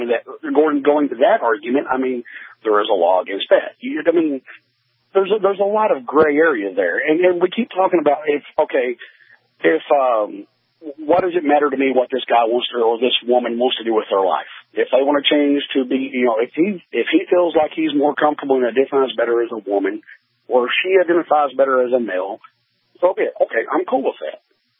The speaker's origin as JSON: {"language": "English", "region": "Arkansas", "country": "United States", "tie": "born or raised there", "said": "Right now, here in Arkansas right now, I'm in a small town. I got 285 people in my hometown."}